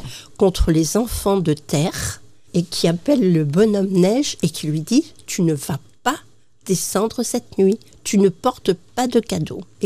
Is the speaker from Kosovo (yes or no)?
no; Normandy, France; alors moi aussi, je suis normande.